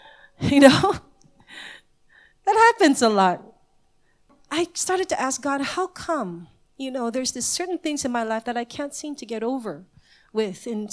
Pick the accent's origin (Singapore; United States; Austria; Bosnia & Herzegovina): Singapore; Now, I come from Singapore, and this is every consumer's demand.